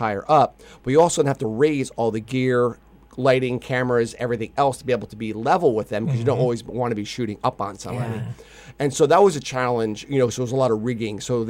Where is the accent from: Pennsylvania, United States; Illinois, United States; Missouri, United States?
Pennsylvania, United States; Allentown; it's like I'm not a New Yorker. I'm not from L.A. I'm from Allentown.